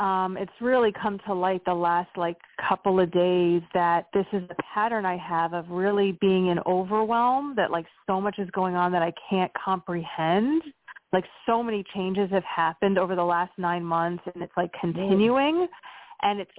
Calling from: Pennsylvania, United States; Pennsylvania.

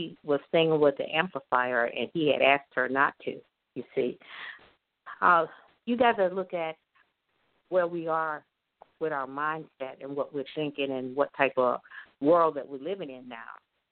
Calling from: Glendale, Arizona, United States; I'm calling from Glendale, Arizona.

